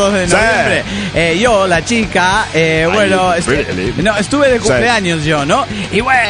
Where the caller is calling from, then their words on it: Bahía Blanca, Buenos Aires Province, Argentina; de Bahía Blanca … Argentina.